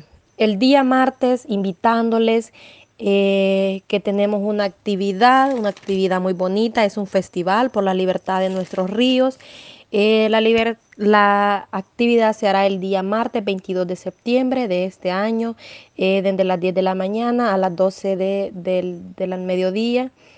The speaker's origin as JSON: {"language": "Spanish", "town": "Tocoa", "region": "Colón", "country": "Honduras", "said": "yo soy aquí de Guapinol, Tocoa, Colón, de Honduras."}